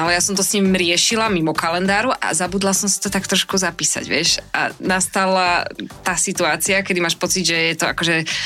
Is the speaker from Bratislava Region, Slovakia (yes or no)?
yes; Devínska Nová Ves, Bratislava Region, Slovakia; Ja som z Devínskej